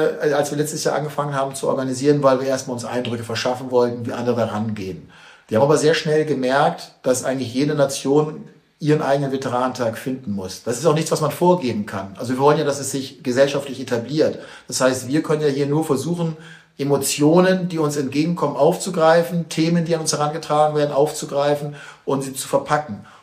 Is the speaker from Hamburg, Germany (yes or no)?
no; Cologne, North Rhine-Westphalia, Germany; ich komme aus Köln